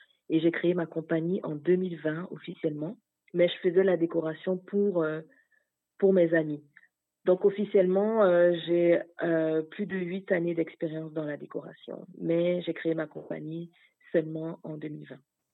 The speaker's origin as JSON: {"language": "French", "country": "Côte d’Ivoire", "tie": "born or raised there", "also_born_or_lived": "France", "moved": "yes", "lives_now": "Prince Edward Island, Canada", "said": "Je suis née en France. J'ai grandi en Côte d'Ivoire. Après, je suis retournée en France où j'ai étudié, où j'ai été à l'université. Puis, je suis arrivée ici à l'Île-du-Prince-Édouard."}